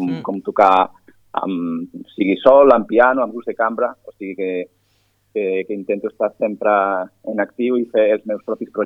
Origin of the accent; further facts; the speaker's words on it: Galicia, Spain; Catalan is a second language; vaig començar allà a Galícia, jo soc gallec